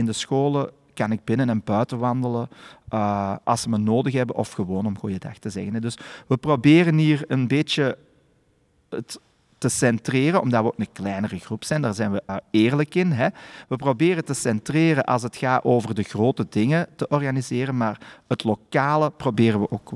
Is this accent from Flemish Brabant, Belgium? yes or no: no; Turnhout, Antwerp, Belgium; Nee, ik ben geboren en getogen in Turnhout